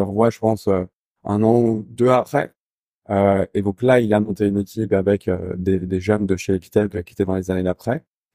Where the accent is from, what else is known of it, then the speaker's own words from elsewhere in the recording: Île-de-France, France; Alors moi, j'ai grandi dans les Yvelines.